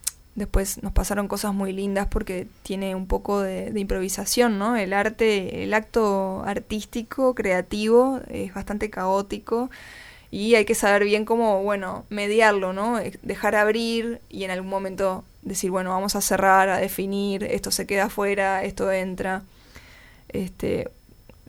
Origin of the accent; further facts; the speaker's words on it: Montevideo, Uruguay; porque obviamente como montevideanos o como un colectivo internacional, nosotros no vamos a decidir